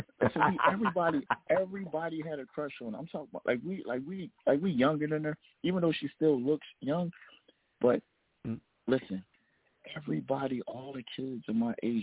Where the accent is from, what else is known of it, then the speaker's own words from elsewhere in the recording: Philadelphia, Pennsylvania, United States; my neighborhood, I come from Logan Valley in Philadelphia. Some of the best artists came out of my neighborhood.